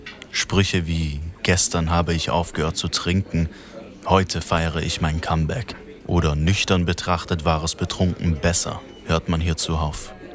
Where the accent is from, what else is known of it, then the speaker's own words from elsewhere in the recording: Baden-Württemberg, Germany; Mein Heimatort ist eine Kleinstadt in Baden-Württemberg. Ein ländliches, ruhiges und familiäres Städtchen.